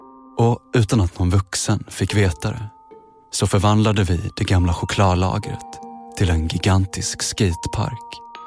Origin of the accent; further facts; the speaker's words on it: Kalmar, Kalmar County, Sweden; För jag är född och uppvuxen i Kalmar.